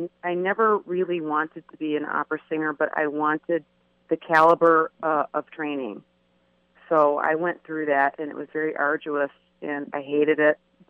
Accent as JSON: {"language": "English", "town": "Detroit", "region": "Michigan", "country": "United States", "said": "Yes, I am from Detroit, and I had to come back, you know, due to some family issues, and but I knew I wanted to record in Detroit, and so I haven't left."}